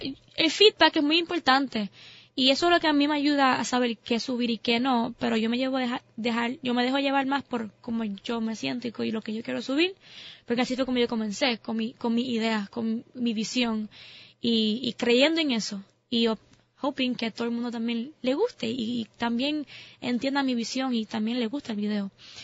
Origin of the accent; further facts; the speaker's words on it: Bayamón, Puerto Rico; also born or lived in New York; Y sí, yo nací en Puerto Rico, en Bayamón. Mucha gente no sabe eso porque yo hablo mucho inglés, estoy allá en la universidad, pero yo me crié aquí me crié en Puerto Rico.